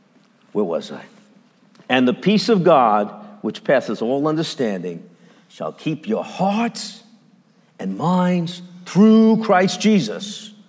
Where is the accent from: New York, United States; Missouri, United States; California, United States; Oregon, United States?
New York, United States; New York City; I come from Bensonhurst, and when we cross the border, there's Borough Park.